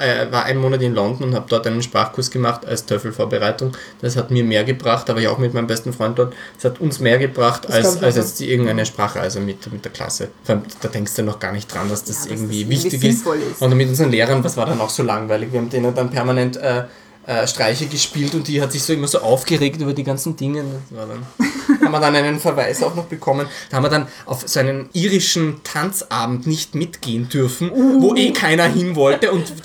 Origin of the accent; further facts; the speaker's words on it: Austria; ich bin zwar in Österreich aufgewachsen, aber ich habe überhaupt keine Beziehung zu Österreich.